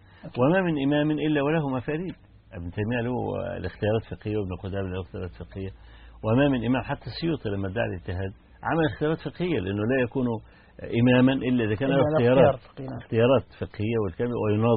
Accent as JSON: {"language": "Arabic", "country": "Egypt", "said": "والمؤتمر السكاني اللي كان عندنا في مصر"}